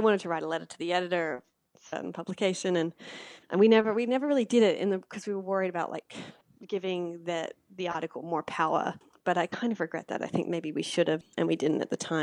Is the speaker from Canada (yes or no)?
no; Australia; I think that was my fascination with it as an Australian I had this idea, like, as a kid, I would watch Full House and The Brady Bunch.